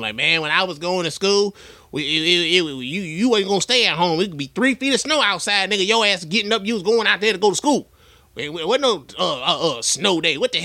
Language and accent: English; Chicago, Illinois, United States; I'm from Chicago too. So it's like, yo, man, all my life, this time of year, it's been snowy and it's been cold.